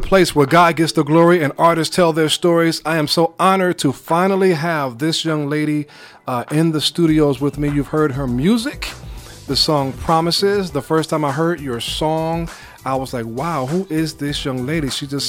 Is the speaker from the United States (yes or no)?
yes; Brooklyn, New York, United States; Well, guess what? I'm from New York.